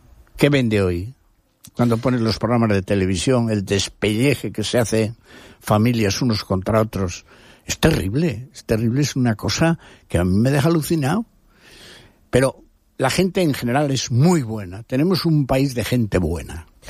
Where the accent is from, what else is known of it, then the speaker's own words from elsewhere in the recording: Cantabria, Spain; porque yo soy profundamente español, uh-huh, por ser cántabro, ¿no?